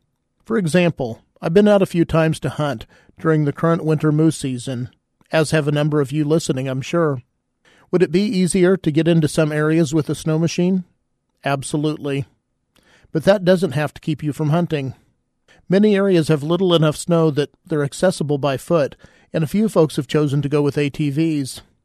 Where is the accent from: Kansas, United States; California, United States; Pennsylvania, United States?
Kansas, United States; Growing up in Kansas, some years it was a white Christmas, while other years were unmistakably brown and gray Christmases.